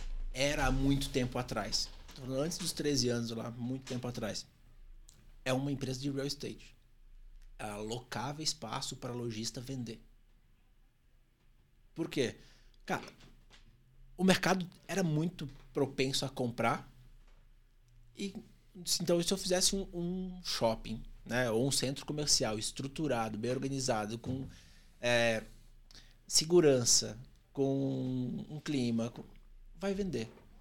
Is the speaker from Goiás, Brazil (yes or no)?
no; Blumenau, Santa Catarina, Brazil; now in São Paulo, Brazil; Eu sou de Blumenau, Santa Catarina.